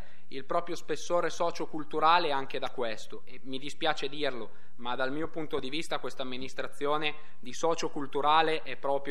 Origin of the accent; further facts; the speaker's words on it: Lombardy, Italy; Da lombardo, da consigliere comunale, da lombardo